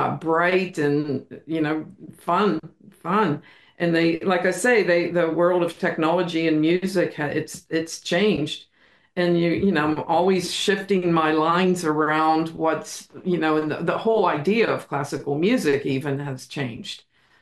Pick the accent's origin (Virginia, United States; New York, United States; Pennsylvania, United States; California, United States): Pennsylvania, United States; Pittsburgh; I grew up in Millvale in Pittsburgh, the area of Pittsburgh.